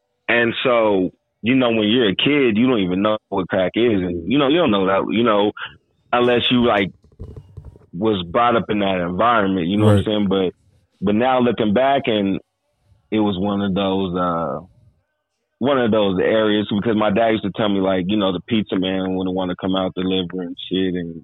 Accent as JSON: {"language": "English", "town": "Denver", "region": "Colorado", "country": "United States", "tie": "born or raised there", "said": "I grew up in a suburb in the northeast part of Denver called Montbello. Normal community. Back in the days where I was growing up, this is a predominantly black community."}